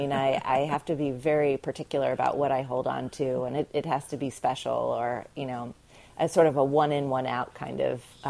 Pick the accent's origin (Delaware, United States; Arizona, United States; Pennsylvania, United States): Delaware, United States; I grew up in Delaware, and I would take ice skating lessons in Delaware